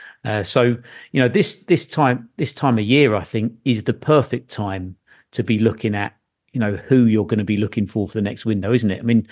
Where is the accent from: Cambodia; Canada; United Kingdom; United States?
United Kingdom; Watford, East of England; Yeah, I used to go and watch Watford when I was a wee kid, go and see Johnny Barnes and everything.